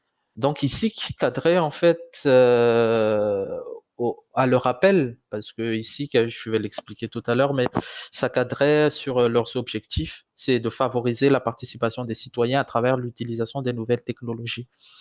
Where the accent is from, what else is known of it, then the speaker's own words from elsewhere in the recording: Madagascar; moved away; au tout début quand je suis parti de Madagascar, je pensais pas forcément à me dire « Ah, je vais revenir à Madagascar à telle ou telle date ».